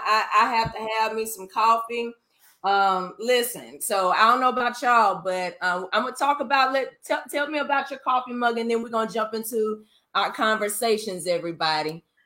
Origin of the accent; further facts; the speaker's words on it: Nashville, Tennessee, United States; now in Memphis, United States; I am not a native Memphian. I was born in Memphis, raised in Nashville, came back to Memphis after I got married for 13 years.